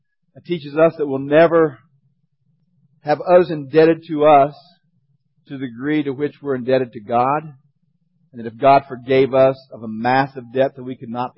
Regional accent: Shreveport, Louisiana, United States; I'm from Shreveport.

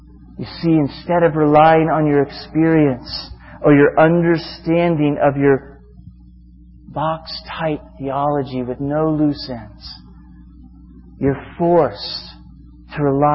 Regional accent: Florida, United States; And I'm going to fly to Georgia, because I'm from Florida, and I did.

